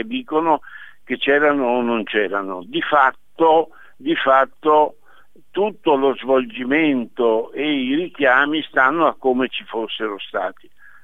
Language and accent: Italian; Padua, Veneto, Italy; born there; now in Rome, Italy; siamo entrambi cittadini padovani, cioè io sto a Roma da 47 anni ma sono nato a Padova.